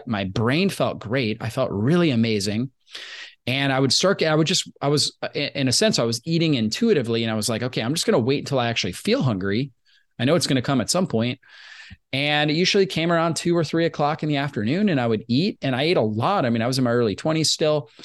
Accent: Florida, United States; And I grew up in Florida, been sunburnt more than somebody should be back in my early days.

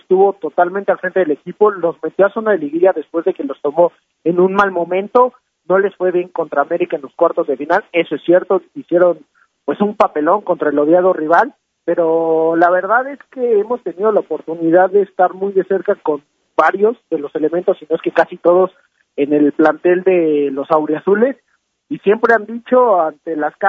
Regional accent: Mexico City, Mexico; para los que somos de la Ciudad de México, tuvimos mucha ayuda

